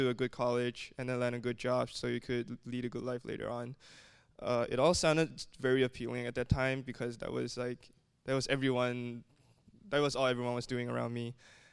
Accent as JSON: {"language": "English", "country": "Malaysia", "tie": "born or raised there", "said": "I was born and raised in Malaysia, a small, predominantly Muslim country in Southeast Asia."}